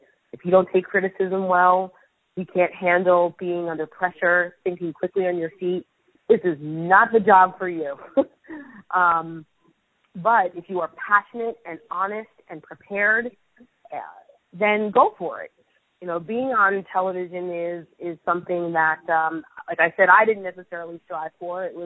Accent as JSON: {"language": "English", "region": "New York", "country": "United States", "tie": "born or raised there", "said": "But look, I grew up in the New York Central area."}